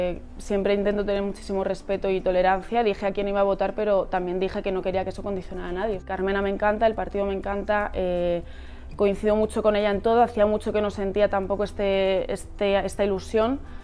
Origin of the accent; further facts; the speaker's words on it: Segovia, Castile and León, Spain; soy muy segoviana, entonces tengo un carácter muy seca, que luego me regañan cuando voy para allá, pero es verdad, soy muy castellana